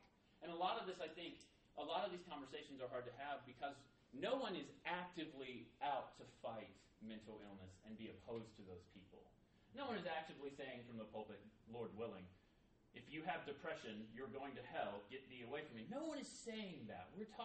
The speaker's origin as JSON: {"language": "English", "region": "Alabama", "country": "United States", "said": "Well, Auburn lost at the football game. I'm from Alabama, so that should never make anyone sad."}